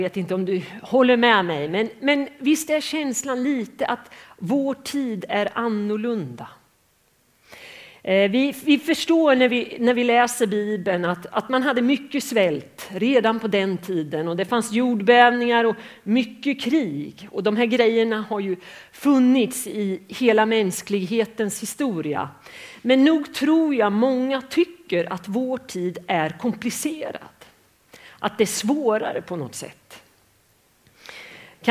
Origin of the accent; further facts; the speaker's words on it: Fjugesta, Örebro County, Sweden; now in Nora, Sweden; Ska jag säga något mer liksom seriöst så kommer jag ju från Fjugesta.